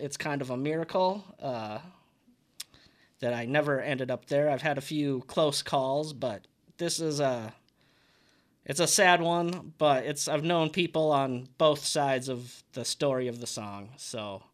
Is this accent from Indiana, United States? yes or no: no; Annandale, Minnesota, United States; Born and raised in Annandale, South Haven area